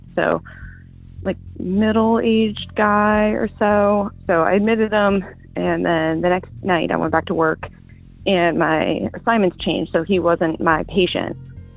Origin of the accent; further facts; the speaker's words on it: Virginia, United States; I'm from Virginia.